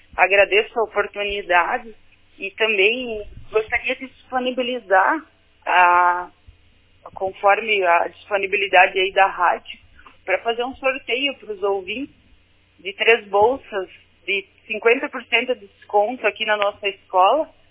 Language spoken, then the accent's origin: Portuguese; Iraí, Rio Grande do Sul, Brazil; Eu nasci em Iraí, me criei aí, meus pais ainda residem aí, tenho minhas raízes aí, vou todo final de semana, sempre que estou disponível, estou indo para a minha cidade